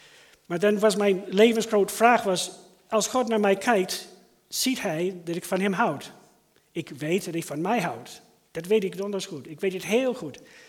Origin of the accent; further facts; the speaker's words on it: United States; Dutch is a second language; now in Stadskanaal, Netherlands; hoort dat ik heb een accent. Ik kan het niet verbergen. Allard kan het niet wegfilteren. Ik kom oorspronkelijk uit Amerika.